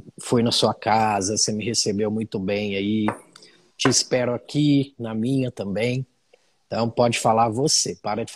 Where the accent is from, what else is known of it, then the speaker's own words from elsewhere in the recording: Minas Gerais, Brazil; venho de Minas Gerais, de uma família espírita.